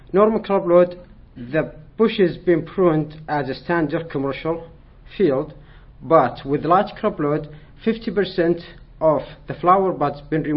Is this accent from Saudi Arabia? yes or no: yes; Saudi Arabia; I'm from Saudi Arabia, PhD candidate at Oregon State University